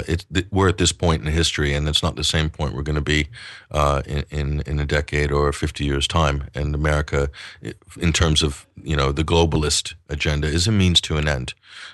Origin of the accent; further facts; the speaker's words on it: United States; I'm an American. I'm very proud of my country and proud of its history and love its people, love the land, love the culture.